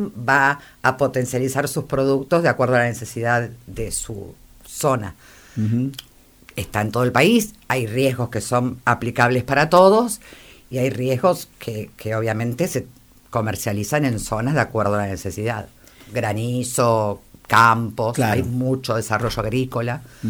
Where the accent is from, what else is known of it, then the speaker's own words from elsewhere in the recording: Buenos Aires, Argentina; moved away as an adult; now in Mar del Plata, Argentina; Soy de Buenos Aires, pero de Río Uruguay.